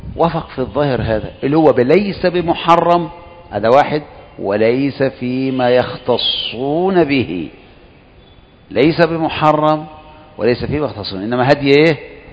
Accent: Egypt; احنا بالذات احنا كمصريين نتشكل حيث مذهب

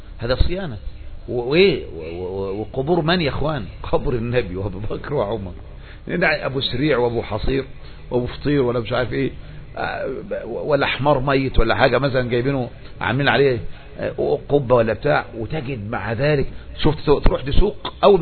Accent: Egypt; يا الله احنا عندنا في مصر ده يا اخواني كان عملنا ايه ده؟

